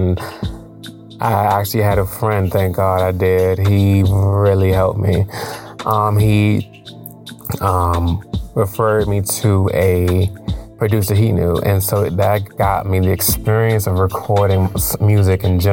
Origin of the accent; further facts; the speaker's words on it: Washington, District of Columbia, United States; I'm from Washington, D.C.